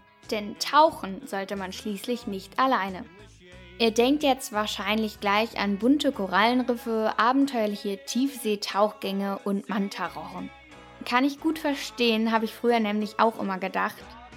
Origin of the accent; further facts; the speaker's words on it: Osnabrück, Lower Saxony, Germany; In meiner Heimatstadt Osnabrück